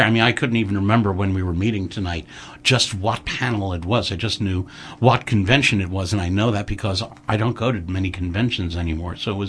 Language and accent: English; Brooklyn, New York, United States; Well, it's Brooklyn, but hey, I'm from Brooklyn.